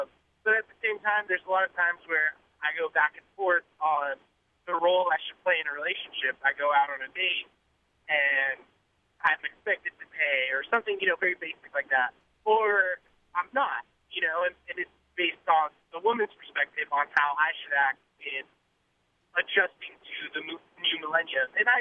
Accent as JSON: {"language": "English", "region": "West Coast", "country": "United States", "said": "But I'm from the West Coast, like beach West Coast, so extremely liberal people."}